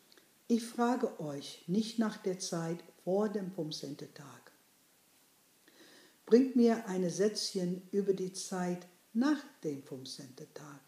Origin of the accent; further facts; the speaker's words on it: New York City, New York, United States; German is a second language; now in Germany; halbe polnische Juden und aus dem Bronx. Ich bin ein bisschen auf der Straße aufgewachsen